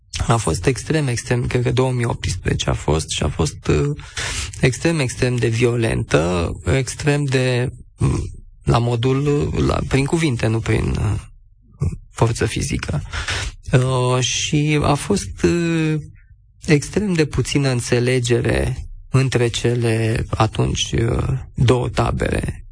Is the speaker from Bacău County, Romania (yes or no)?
no; Bucharest, Romania; sunt un bucureștean.